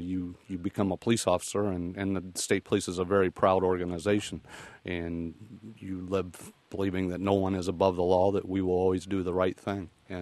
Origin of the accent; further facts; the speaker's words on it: Terre Haute, Indiana, United States; now in Champaign, United States; I grew up in Indiana, Terre Haute, Indiana.